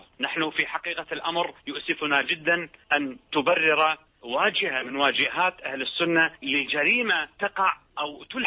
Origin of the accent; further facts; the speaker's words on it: Iraq; لا يؤثر على مسألة الصحوة عندنا في العراق